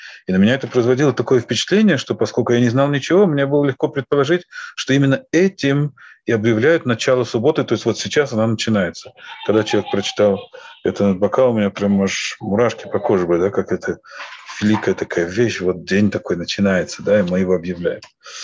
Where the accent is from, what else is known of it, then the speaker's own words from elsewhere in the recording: Russia; moved away; я приехал из России